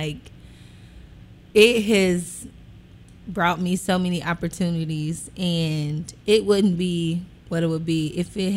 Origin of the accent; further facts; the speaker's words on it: Memphis, Tennessee, United States; I'm from Memphis, you know what I mean? Yes. I came from here.